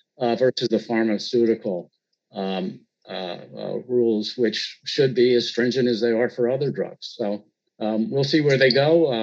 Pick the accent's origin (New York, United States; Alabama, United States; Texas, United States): New York, United States; I was just going to say, in my home state of New York